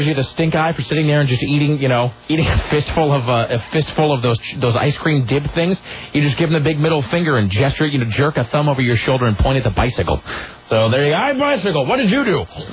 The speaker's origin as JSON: {"language": "English", "town": "Chicago", "region": "Illinois", "country": "United States", "tie": "born or raised there", "said": "As you know, I grew up in Chicago, and we were always told never to stand under a tree."}